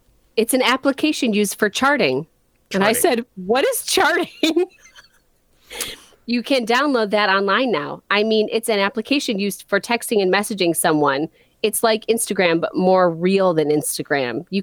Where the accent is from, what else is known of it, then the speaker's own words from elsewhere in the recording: Akron, Ohio, United States; from the United States, Akron, Ohio, precisely.